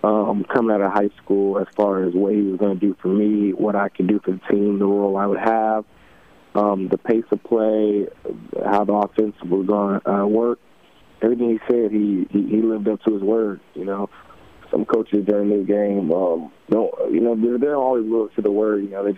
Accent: Tacoma, Washington, United States; I'm from Tacoma, Washington, but ultimately, I mean, yes, Spokane's close

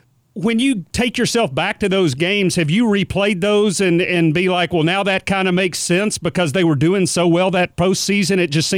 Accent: Fullerton, California, United States; I grew up in Fullerton when I was little and adopted all the Los Angeles teams.

